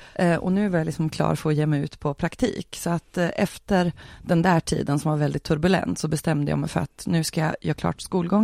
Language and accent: Swedish; Sundsvall, Västernorrland County, Sweden; jag är född och uppvuxen i Sundsvall.